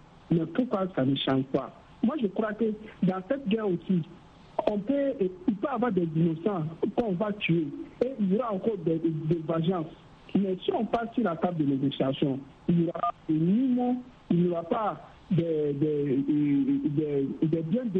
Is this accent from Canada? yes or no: no; Burkina Faso; même chez moi au Burkina Faso, même ailleurs, je crois que la négociation est très importante dans la vie.